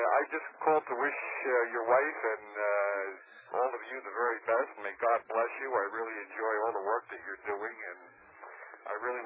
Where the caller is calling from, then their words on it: Metuchen, New Jersey, United States; I'm calling from Metuchet.